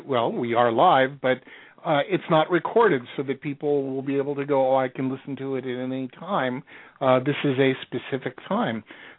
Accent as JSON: {"language": "English", "region": "California", "country": "United States", "tie": "born or raised there", "said": "No. I also grew up in Southern California, so."}